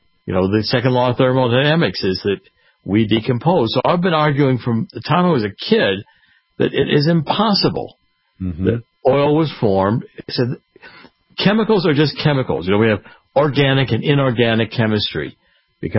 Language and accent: English; Cleveland, Ohio, United States; I was raised in Cleveland. Well, Cleveland had a great natural history museum